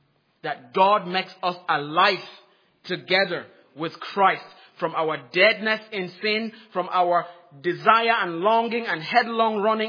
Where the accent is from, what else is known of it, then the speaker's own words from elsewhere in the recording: Cameroon; I remember listening to the news from my home country, Cameroon, during when 9/11 happened